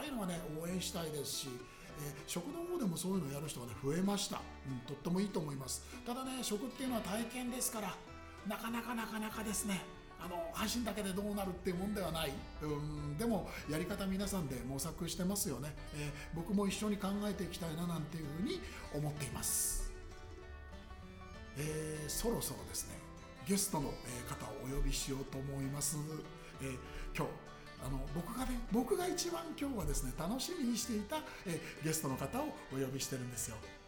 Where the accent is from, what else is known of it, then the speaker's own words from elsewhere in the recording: Tokyo, Japan; 僕もそのずっと下町で育ってるんで、はい、秋葉原のやっちゃばですよね。